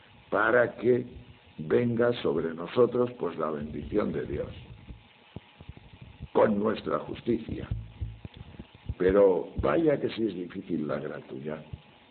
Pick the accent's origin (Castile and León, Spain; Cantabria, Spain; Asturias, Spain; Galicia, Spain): Castile and León, Spain; León; Cuando yo era joven, iba a la montaña, allá por mi tierra, por León, los picos de Europa, son montañas muy altas, muy grandes.